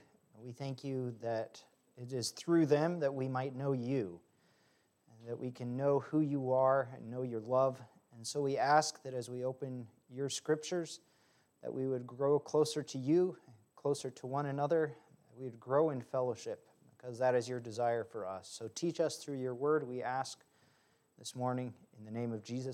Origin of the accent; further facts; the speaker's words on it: DR Congo; Some of you might know that I grew up in Africa. My parents were missionaries there for 16 years in Central Africa, the Congo, used to be known as Zaire.